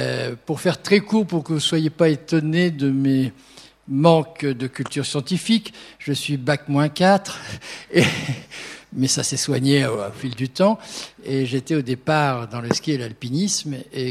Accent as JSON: {"language": "French", "region": "Auvergne-Rhône-Alpes", "country": "France", "said": "et je suis revenu chez moi en Haute-Savoie"}